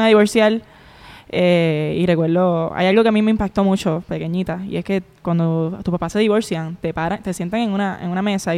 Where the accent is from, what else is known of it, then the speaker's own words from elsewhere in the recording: Puerto Rico; yo desde pequeñita, mi familia fue un poquito disfuncional, como típico puertorriqueño, ¿verdad?